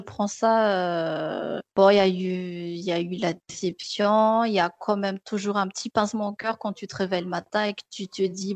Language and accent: French; Madagascar; Une identité que moi, je viens de Madagascar, j'habite à Diego, je vois des couleurs, je vis des choses à travers tout ça.